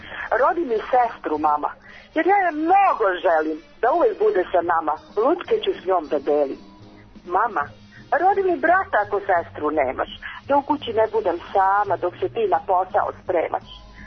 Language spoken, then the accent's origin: Serbian; Mali Požarevac, Belgrade, Serbia; Kosmaja, jedno malo selo, Mali Požarevac. I samo, mislim, ime kaže kako je to selo.